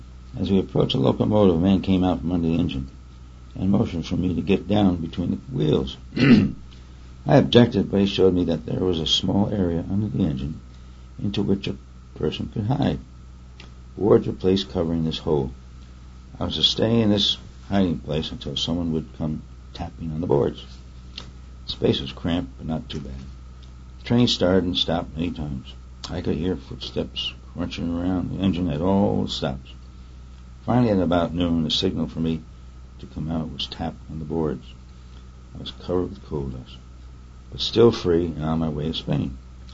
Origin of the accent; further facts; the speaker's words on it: New York, United States; I said, "I'm from New York. Where are you from?"